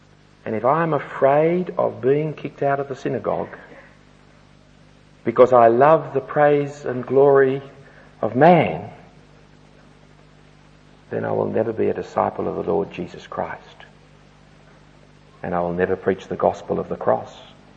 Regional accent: Australia; I'm an Australian. I'm a fifth or sixth, seventh generation Australian.

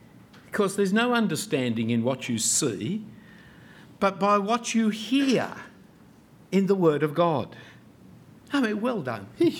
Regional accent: Australia; here, friends, is the problem facing Australian Christians today. Of course, we've got many problems as Australian Christians

